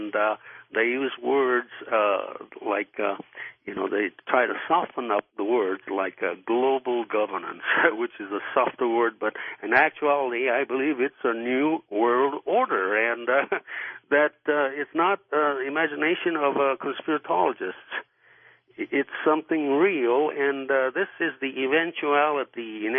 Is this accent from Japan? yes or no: yes; Yokohama, Kanagawa, Japan; now in United States; yes, I'm actually from Yokohama, and I became a citizen of this wonderful nation in 1976. I'm a U.S. citizen. In 1976, at the 200th anniversary, I became a citizen.